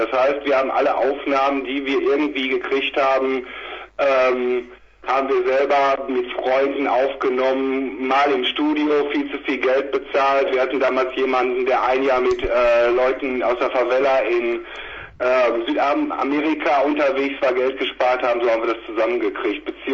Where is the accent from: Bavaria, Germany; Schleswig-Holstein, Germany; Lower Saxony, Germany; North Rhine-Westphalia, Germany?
North Rhine-Westphalia, Germany; Dortmund; Ja, wir kommen aus Dortmund.